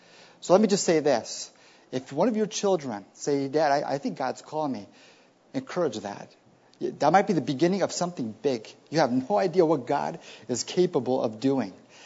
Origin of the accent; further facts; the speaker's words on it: Bolivia; I grew up in Bolivia. My parents have been in missionaries since 1982. They're still there today.